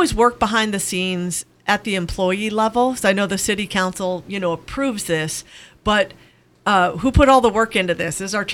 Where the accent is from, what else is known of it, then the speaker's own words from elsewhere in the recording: California, United States; now in Valdez, United States; but in other places, like I'm from California, you pay for everything.